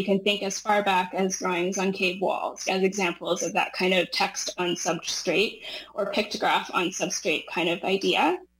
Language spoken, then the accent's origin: English; Dawson Creek, British Columbia, Canada; So I grew up in Dawson Creek, BC, and that's a relatively small town.